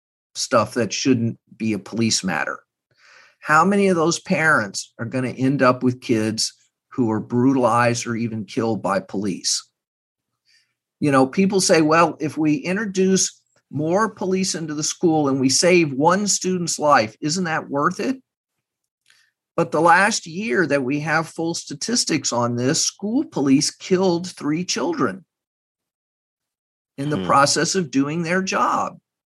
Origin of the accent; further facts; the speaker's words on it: Texas, United States; I'm from Texas. I have family not far from Uvalde.